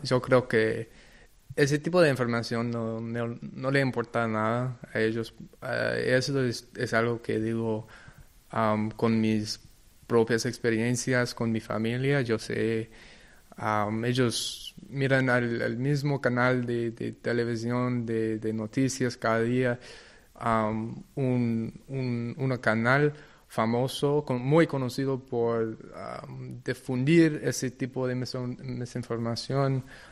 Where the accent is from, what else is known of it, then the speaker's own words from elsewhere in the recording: United States; Y yo creo personalmente, como un estadounidense, que la sangre de nuestro país son los inmigrantes.